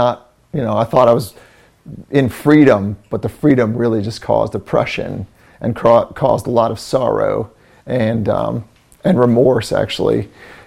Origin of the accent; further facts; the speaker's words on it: Illinois, United States; I was raised near Chicago, and it was a little town.